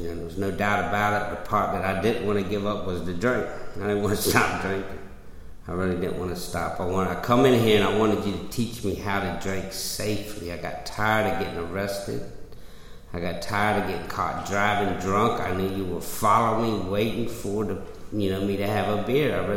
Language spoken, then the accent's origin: English; South Norfolk, Virginia, United States; I grew up in South Norfolk.